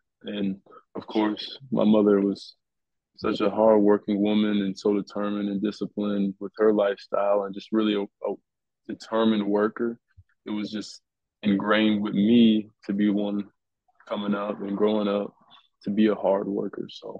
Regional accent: United States; I loved baseball as an American.

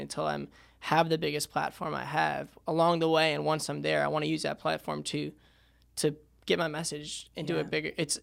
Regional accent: New York, United States; I grew up in New York. No one listens to country music but me.

